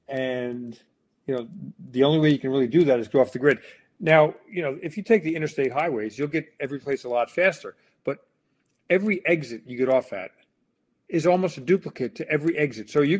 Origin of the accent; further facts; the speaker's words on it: United States; Yeah, and I have to apologize because I'm an American.